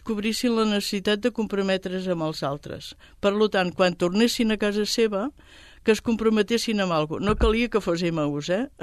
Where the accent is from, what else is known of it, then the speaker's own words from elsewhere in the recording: Sabadell, Catalonia, Spain; Sabadell, que era el meu poble